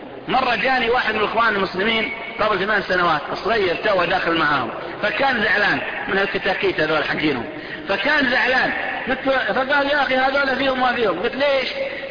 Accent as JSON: {"language": "Arabic", "country": "Saudi Arabia", "said": "عندنا في السعودية"}